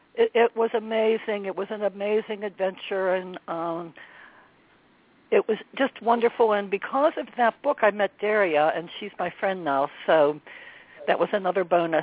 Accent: Pennsylvania, United States; Correct, and it's -3 degrees right now.

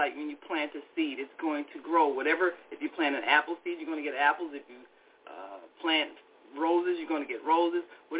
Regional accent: Chicago, Illinois, United States; growing up in Chicago and going to Chicago public schools, everything was drab.

